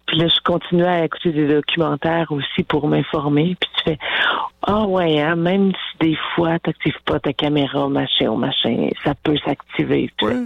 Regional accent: Trois-Rivières, Quebec, Canada; Puis je me souviens avoir des photos à l'âge de 4 ans à côté du gros bateau qui bouge là à Trois-Rivières.

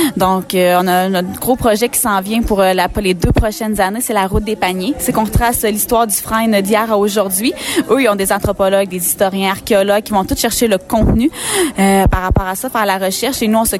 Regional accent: Wôlinak, Quebec, Canada; je suis originaire de Woolinac, la communauté abénakise, qui est un petit peu plus loin, là, dans la rive sud de Trois-Rivières.

